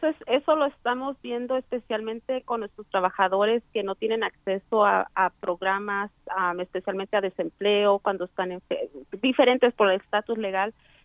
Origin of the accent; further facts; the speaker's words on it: California, United States; somos californianos y tenemos estamos muy afortunados de vivir en California